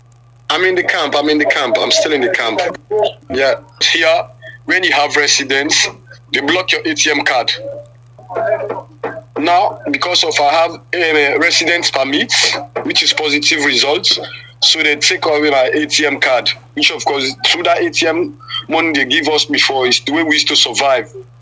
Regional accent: Sierra Leone; now in Samos, Greece; I'm from Sierra Leone, based in Samos, camp, Greece.

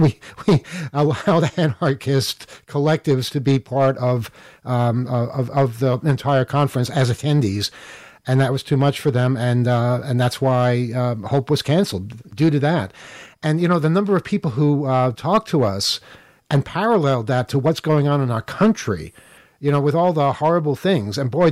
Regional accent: New York, United States; if I say I'm from the United States, I'm going to get a look. I know that. But if you say you're from New York, it means something different.

